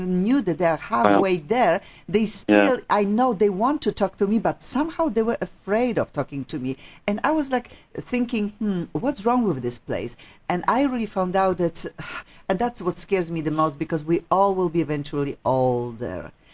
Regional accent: Poland

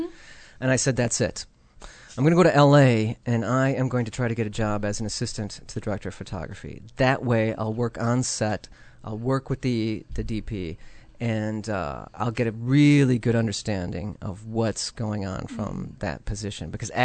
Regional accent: Chicago, Illinois, United States; now in Los Angeles, United States; I am from Chicago.

